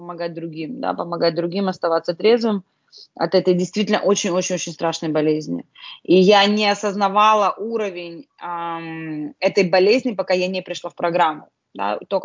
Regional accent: Lithuania; потому что я сама еще из Литвы

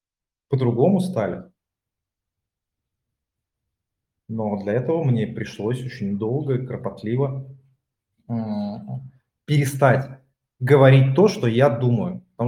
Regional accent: Barnaul, Altai Krai, Russia; moved away as an adult; also born or lived in Moscow; я же сам из Барнаула, да. Вот. Потом я в Москву переехал. То есть где-то на четвертом году трезвости. Вот. А сейчас я за границей живу.

